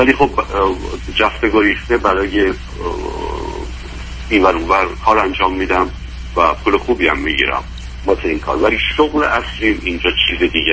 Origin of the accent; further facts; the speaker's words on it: Iran; moved away as an adult; now in United States; حدود 8 ساله که به اتفاق همسرم ما از ایران آمدیم به امریکا. من حدود 53 سالمه